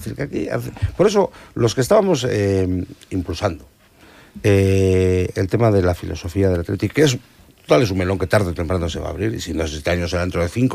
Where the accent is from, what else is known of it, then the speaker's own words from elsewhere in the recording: Bilbao, Basque Country, Spain; yo soy socio del Atleti, yo soy vasco, soy de Bilbao